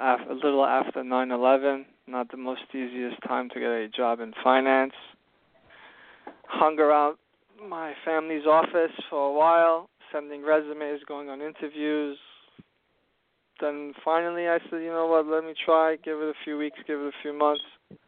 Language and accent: English; Queens, New York, United States; Born and raised in Queens, Persian Jewish family.